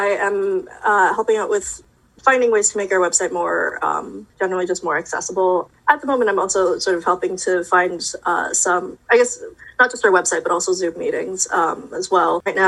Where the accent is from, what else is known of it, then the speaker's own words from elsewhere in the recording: Maine, United States; I grew up in Maine. I grew up close to Augusta, and most of my childhood was spent in Maine.